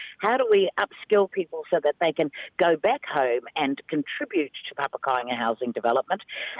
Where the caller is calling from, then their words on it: Kaitaia, Northland, New Zealand; Because I'm in the north, I'm calling you from Kaitaia